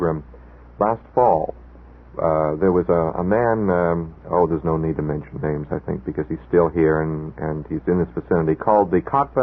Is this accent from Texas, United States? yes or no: no; Detroit, Michigan, United States; Oh, yes. I'm from Detroit. I've served mass for him.